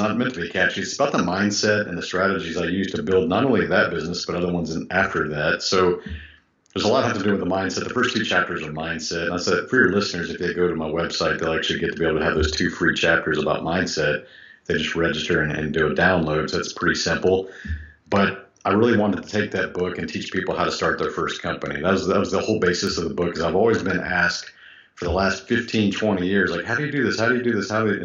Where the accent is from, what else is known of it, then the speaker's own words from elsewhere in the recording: Houston, Texas, United States; also born or lived in Japan / California; My mom is from Japan, and my dad was in the U.S. Marines. He was stationed there in the Vietnam War. And I was actually born in Japan and moved to, California for 1 year when I was a baby, and then Houston since I've been 2 years old. So, yes, I guess I'm a native Houstonian is what we call us.